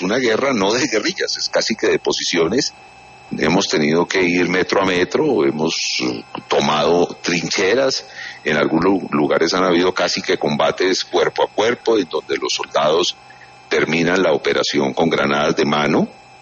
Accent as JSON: {"language": "Spanish", "town": "Popayán", "region": "Cauca", "country": "Colombia", "also_born_or_lived": "Cali", "said": "yo que vengo de Popayán y que vivía en Pance"}